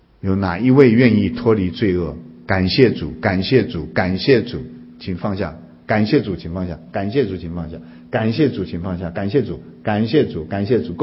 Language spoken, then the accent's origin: Chinese; China; 你知道我们中国人呢不太懂得爱，你知道吗？